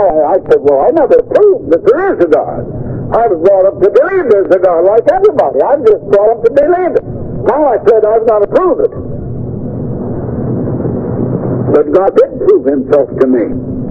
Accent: Iowa, United States; born there; My father was born in Indiana, and later they moved to Iowa, as my father did, and I was born in Iowa, and now most of them moved to Beach, California.

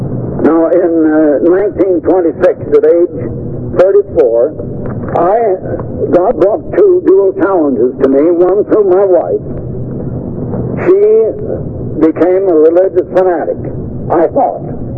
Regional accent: Iowa, United States; born there; My father was born in Indiana, and later they moved to Iowa, as my father did, and I was born in Iowa, and now most of them moved to Beach, California.

